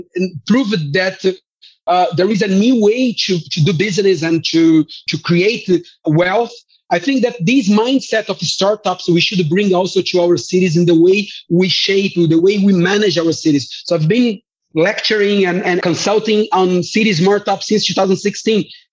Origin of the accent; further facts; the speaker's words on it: Rio de Janeiro, Brazil; English is a second language; I remember I participated in the process of Rio de Janeiro, my hometown, when we created the first command center there